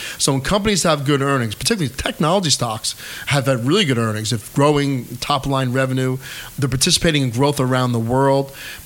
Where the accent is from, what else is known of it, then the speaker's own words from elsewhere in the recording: New York, United States; I grew up in Hudson Valley. I live in Hudson Valley. I will retire in Hudson Valley. So we're right here. And actually, I grew up not too far from Peekskill, New York, where WHUD started.